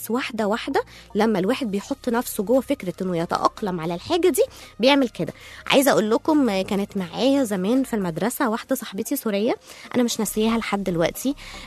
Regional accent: Egypt; برضو احنا عندنا في مصر تقريبا كل محافظة ليها ثقافة وعادات مختلفة عن اي محافظة تانية

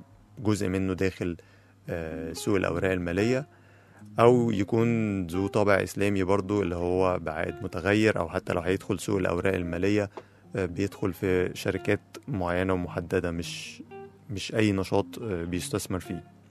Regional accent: Egypt; وبرضو عندنا في مصر في بعض البنوك شغالة بنفس السيستم

